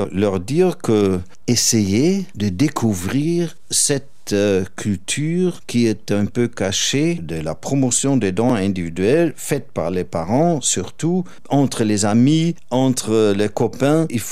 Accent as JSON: {"language": "French", "country": "Germany", "said": "Chez nous, en Allemagne, je pense qu'on était aussi pauvre à l'époque comme l'Afrique d'aujourd'hui."}